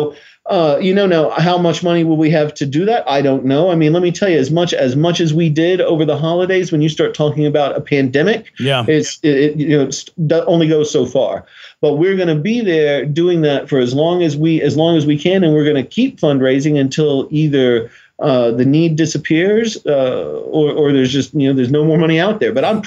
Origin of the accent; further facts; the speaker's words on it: Nashville, Tennessee, United States; You guys know I'm originally from Nashville, right?